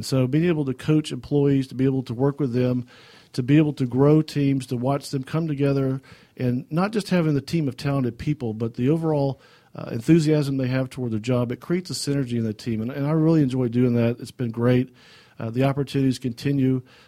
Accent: Atlanta, Georgia, United States; I'm one of the locals here, born and raised in the Atlanta area. Grateful for the opportunity that I had to be raised in the South and the opportunity I had to live in the South.

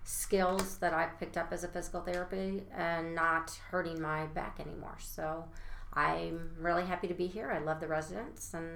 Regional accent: Chicago, Illinois, United States; I'm actually not a native Texan. I am from the Chicago area, and my background is actually in physical therapy.

